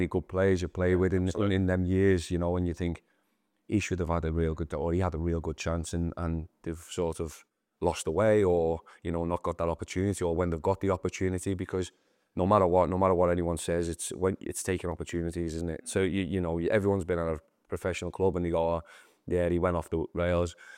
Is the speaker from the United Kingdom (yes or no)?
yes; Liverpool, North West England, United Kingdom; I grew up in Toxteth, and everyone, when you say Toxteth, where you're from, and you go Toxteth, they go, ooh, and you're like, oh, that's my home.